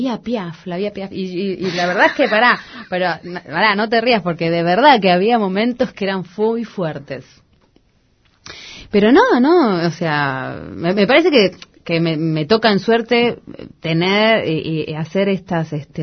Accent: Barracas, Buenos Aires Province, Argentina; y yo, además de todo esto, soy de Barracas.

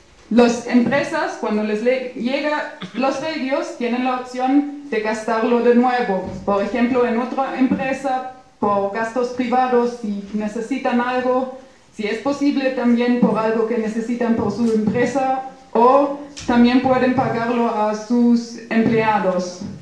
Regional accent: Germany; Spanish is a second language; de Alemania. Estoy en Alemania trabajando desde un año

